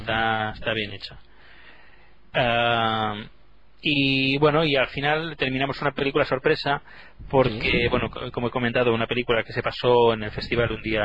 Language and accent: Spanish; Terrassa, Catalonia, Spain; en Tarrasa, ciudad de donde yo soy natal